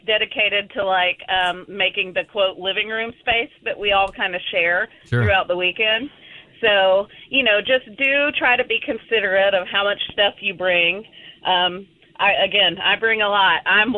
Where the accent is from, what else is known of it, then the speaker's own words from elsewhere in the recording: Georgia, United States; So they were from Ohio. We're from Georgia.